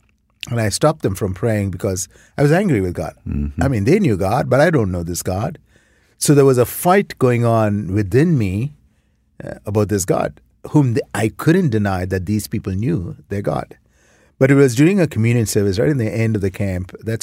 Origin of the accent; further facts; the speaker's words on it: India; now in Canada; I came from India, Wayne. Came to Canada in 1989. I grew up in India. I grew up in a beautiful home.